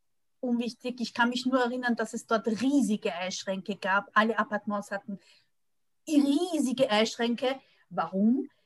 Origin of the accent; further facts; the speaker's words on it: Vienna, Austria; also born or lived in France; now in Belgium; als Wienerin bin ich ja nicht direkt nach Belgien gekommen, sondern ich habe lange Zeit in Frankreich gewohnt. Erstens war ich in einem französischen Internat, dann habe ich studiert in Paris.